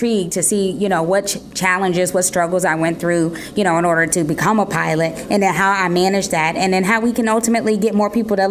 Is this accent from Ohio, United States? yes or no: yes; Cincinnati, Ohio, United States; I'm born and raised in Cincinnati, Ohio, and I knew that I would be able to come back home and get a good job.